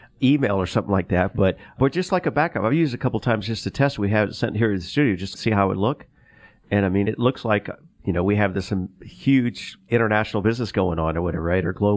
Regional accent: Florida, United States; So Florida, you can go down to my home state.

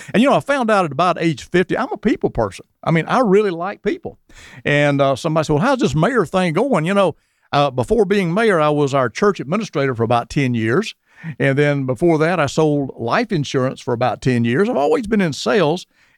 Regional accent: Georgia, United States; But actually, I grew up in Gwinnett County. I was born right here in Gwinnett County at Joan Glancy Memorial Hospital

